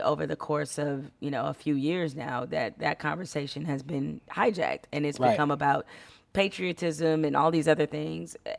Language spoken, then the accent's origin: English; Detroit, Michigan, United States; It has everything to do with who I am. You know, I grew up in a city that p